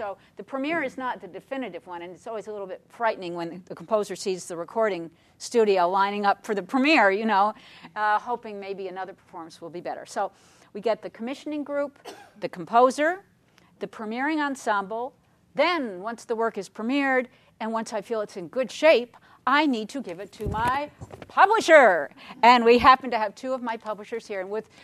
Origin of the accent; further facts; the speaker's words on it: Vermont, United States; I'm a composer from Vermont, and I do indeed live on a dairy farm